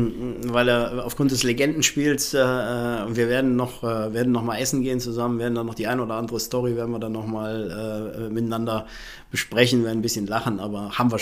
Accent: Mönchengladbach, North Rhine-Westphalia, Germany; born there; wenn du hier geboren bist in Mönchengladbach, gibt es nichts anderes als Borussia Mönchengladbach. Und das war bei mir so

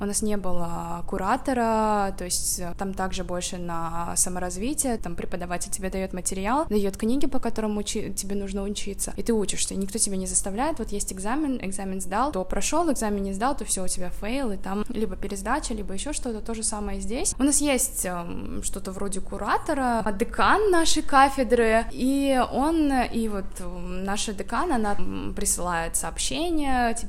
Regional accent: Uzbekistan; Я из Узбекистана.

